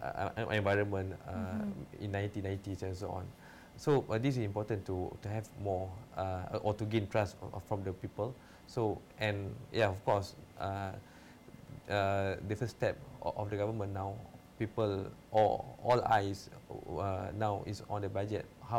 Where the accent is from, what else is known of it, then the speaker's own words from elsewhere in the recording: Malaysia; not only Prime Minister, but we as Malaysian, we wish for.